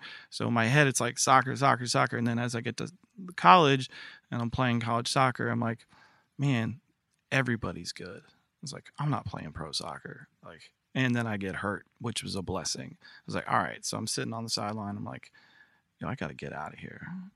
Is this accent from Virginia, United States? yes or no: yes; Virginia, United States; born there; So I was born in Virginia. My sister was born in Virginia